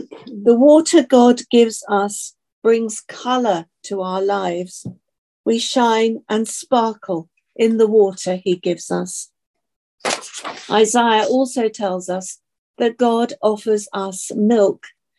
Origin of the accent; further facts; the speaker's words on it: United Kingdom; or because I'm British